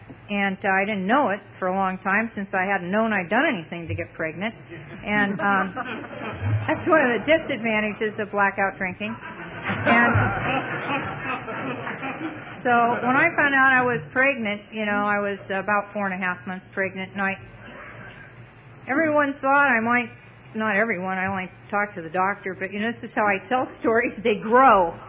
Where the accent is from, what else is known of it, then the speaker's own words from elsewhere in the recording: Chico, California, United States; I moved back to Chico after I graduated, moved back to my hometown